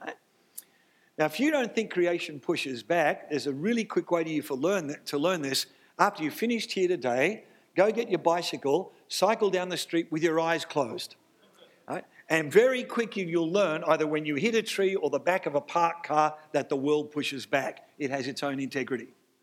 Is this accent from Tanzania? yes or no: no; Australia; I come from Australia.